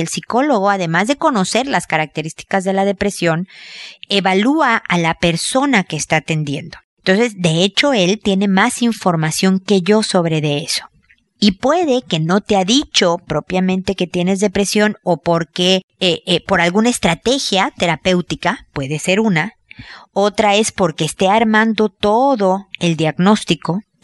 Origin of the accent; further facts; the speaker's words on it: Mexico; now in Chile; estoy viviendo en Chile aunque soy mexicana